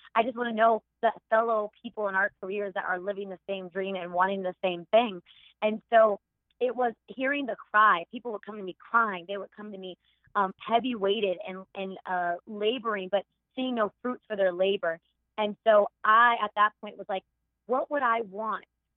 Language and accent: English; California, United States; And I'm from California and I have so much family here.